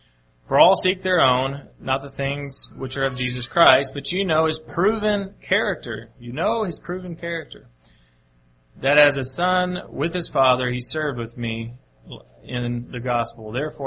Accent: Mayfield, Kentucky, United States; I remember growing up in Mayfield, Kentucky, and I was homeschooled.

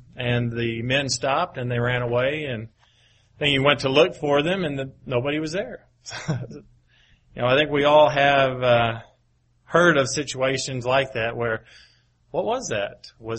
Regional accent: Paducah, Kentucky, United States; which happens to be very close to where I grew up in Paducah, Kentucky

